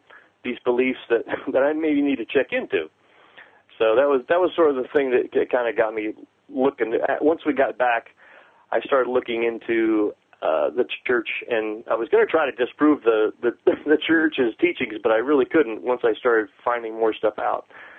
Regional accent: Tennessee, United States; So I convinced my wife to move back to my hometown, which is in Tennessee.

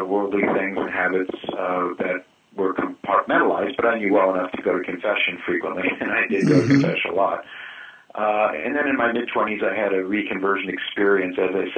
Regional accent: Los Angeles, California, United States; born there; I was born in Los Angeles, and I'm the oldest of eight children.

